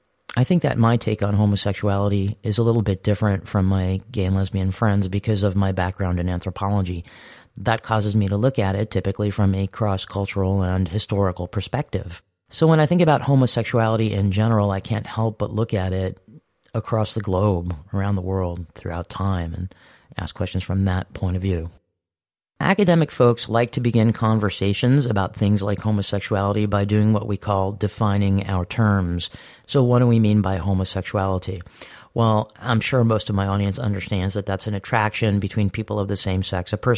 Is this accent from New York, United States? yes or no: yes; New York, United States; As a New Yorker, as a performer, I came into contact with very, very many gay friends and watched them suffer.